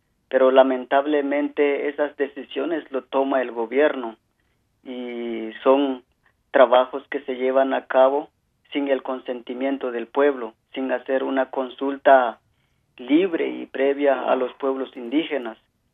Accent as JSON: {"language": "Spanish", "country": "Guatemala", "moved": "yes", "said": "eso fue uno de los motivos del por qué me tuve que salir de Guatemala"}